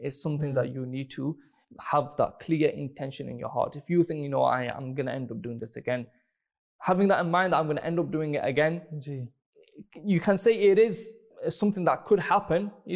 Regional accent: Doncaster, Yorkshire and the Humber, United Kingdom; Doncaster.

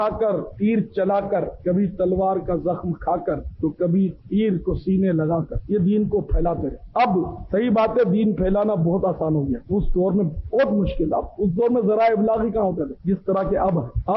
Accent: Karachi, Sindh, Pakistan; born there; ہم لوگ ہندوستان سے آئے ہیں ہجرت کر کے, ہمارے ماں باپ ہم لوگ کو, میں تو یہیں پیدا ہوا کراچی میں

